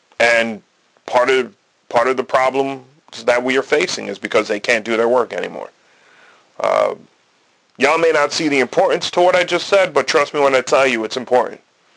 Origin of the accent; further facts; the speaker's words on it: New York, United States; I grew up in Wayne County, New York.